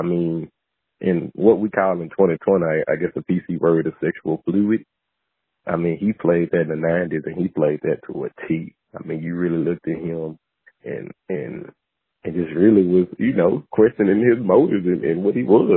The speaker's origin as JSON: {"language": "English", "town": "Nashville", "region": "Tennessee", "country": "United States", "said": "I'm from Nashville, and as most of you guys know, we had a bombing on Christmas."}